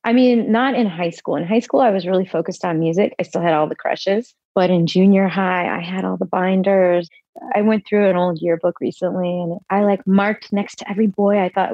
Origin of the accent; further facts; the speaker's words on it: Texas, United States; I loved growing up in Texas. It was a good place to grow up.